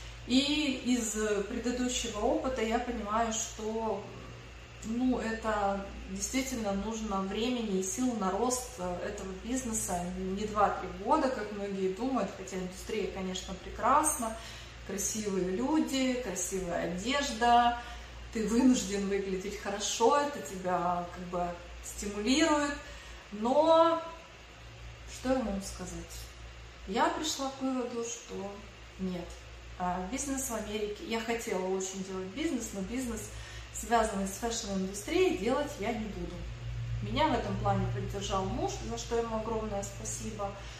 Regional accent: Ukraine; И это не связано с тем, что я с Украины

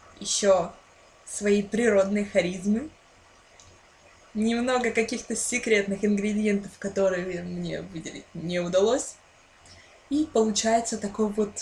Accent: Ukraine; мне 20 лет, я из Украины

